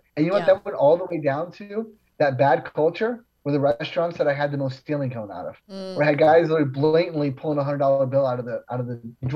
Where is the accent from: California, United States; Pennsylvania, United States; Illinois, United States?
Illinois, United States; Chicago; You know, I grew up in Chicago. Oh, I'm Chicago.